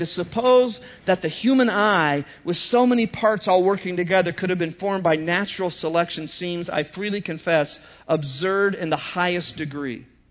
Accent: Newark, Ohio, United States; And I'm a hick from Newark, Ohio, so this really speaks to me.

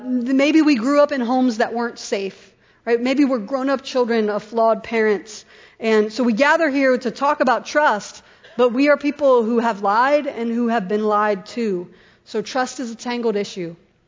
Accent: Columbus, Ohio, United States; I grew up in Columbus Public Schools. I'm very proud of it.

